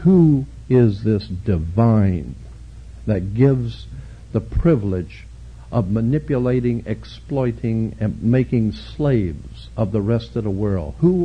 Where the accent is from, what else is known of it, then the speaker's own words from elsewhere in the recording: United States; And I, for one, as an American, have had enough of it.